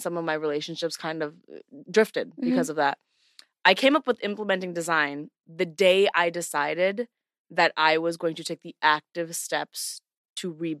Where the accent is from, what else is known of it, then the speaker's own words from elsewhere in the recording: Canada; I'm Canadian.